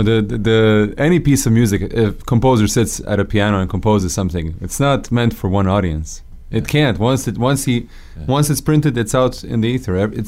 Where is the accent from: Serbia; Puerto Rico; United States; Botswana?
Serbia; I grew up in Serbia. Serbia is a basketball crazy country.